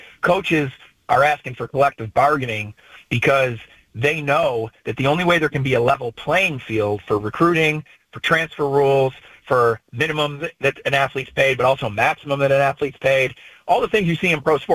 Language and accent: English; Syracuse, New York, United States; now in Birmingham, United States; But we're both from upstate New York. You know, I'm from Syracuse.